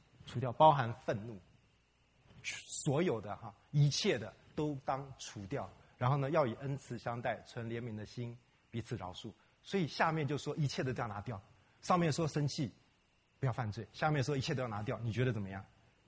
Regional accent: China; 我们中国人很多这些东西，那美国人很简单

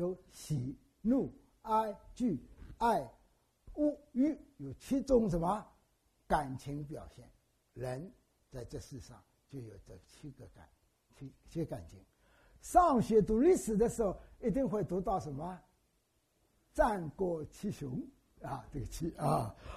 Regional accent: China; 所以我觉得神对我们中国人特别优待

